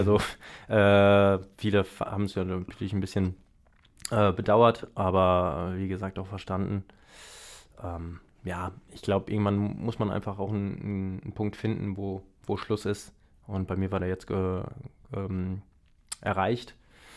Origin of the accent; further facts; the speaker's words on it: Essen, North Rhine-Westphalia, Germany; Ja, da ich da aufgewachsen bin und mein Bruder und meine Mutter auch noch weiterhin dort wohnen, bin ich dem Stadtteil schon sehr verbunden.